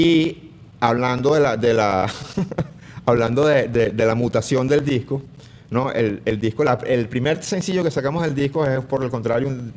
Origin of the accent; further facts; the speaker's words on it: Venezuela; eso que somos nosotros los venezolanos